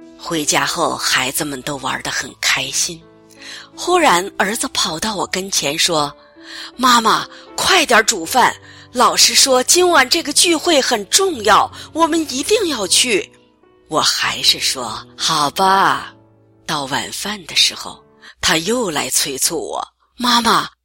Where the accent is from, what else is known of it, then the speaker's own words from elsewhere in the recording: Hong Kong; born there; also born or lived in Montreal; 我在香港出生，家境清贫，少年时父亲离世